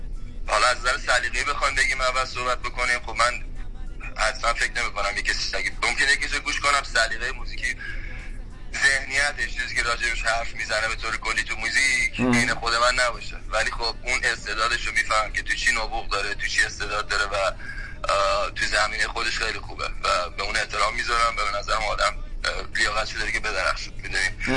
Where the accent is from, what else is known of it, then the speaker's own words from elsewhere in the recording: Iran; من تو همون مملکت بزرگ شدم و تو همون سنایی که شما بودی منم تو همون کشور بودم